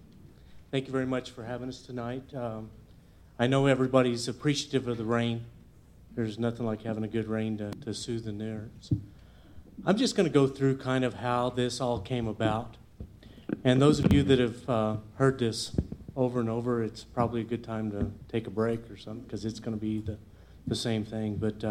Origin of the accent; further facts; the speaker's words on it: Baird, Texas, United States; because I was raised in Baird